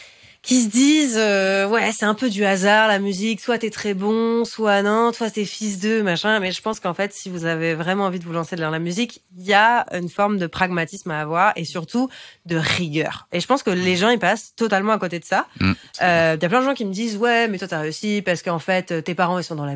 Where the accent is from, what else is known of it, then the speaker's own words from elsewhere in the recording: Paris, Île-de-France, France; born there; Et alors oui, évidemment, je suis née à Paris.